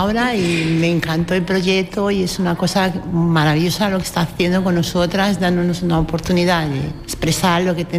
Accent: Brazil; Spanish is a second language; Cuando cuando era pequeña, bueno, en Brasil, yo soy brasileña y bueno, y me crié con una señora que es mi familia

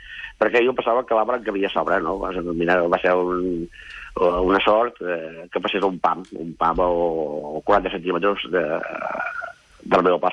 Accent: Sant Gregori, Catalonia, Spain; Vull dir que realment jo no soc d'aquest poble, soc de Sant Gregori

